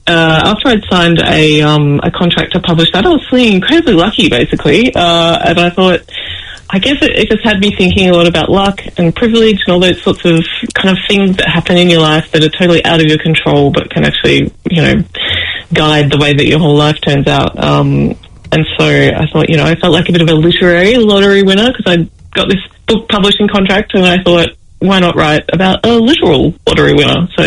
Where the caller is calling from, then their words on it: Melbourne, Victoria, Australia; Beaming in from Melbourne, Australia.